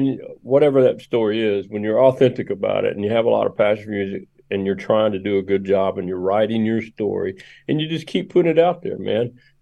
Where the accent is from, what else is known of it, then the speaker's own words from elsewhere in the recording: Memphis, Tennessee, United States; I grew up in Memphis, and I grew up playing drums in a racially mixed gospel band, right?